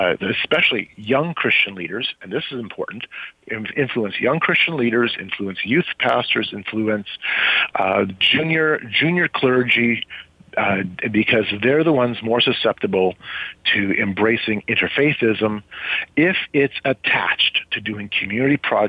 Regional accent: Canada; I'm from Canada

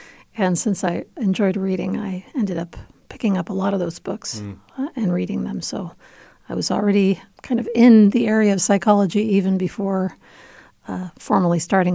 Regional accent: Argentina; I was raised in Argentina. My mother is Argentinian.

